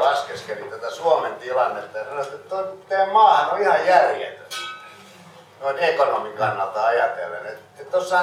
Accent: Helsinki, Uusimaa, Finland; also born or lived in Espoo; now in Fiskars, Finland; nyt asunut pari vuotta täällä maalla, eli Fiskassissa. Jos mun 5 vuotta sitten olisi kysytty, kun olen siis Helsingistä ja Espoosta

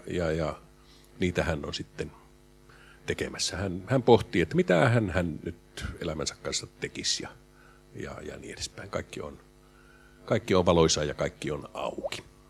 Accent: Turku, Southwest Finland, Finland; minä kyllä pidän meitä turkulaisia ihan fiksuina ja huumorintajuisina ihmisinä

